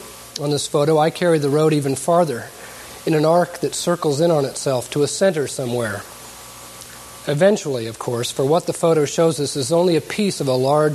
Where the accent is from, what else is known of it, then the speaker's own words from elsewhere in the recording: Missouri, United States; For me, growing up in Missouri and spending time in Kansas, I can appreciate what a prairie is